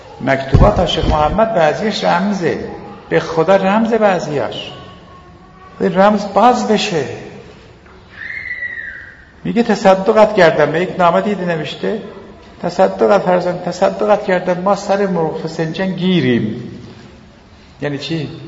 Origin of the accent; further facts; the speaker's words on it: Bahar, Hamadan, Iran; گفت اهل کجایی؟ گفتم اهل همدانم. از خودش اطرافش گفتم از بهارم.